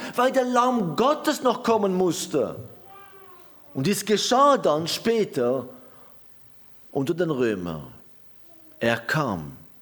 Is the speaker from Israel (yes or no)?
yes; Israel; Und die meisten von euch wissen, ich bin ja in Israel aufgewachsen.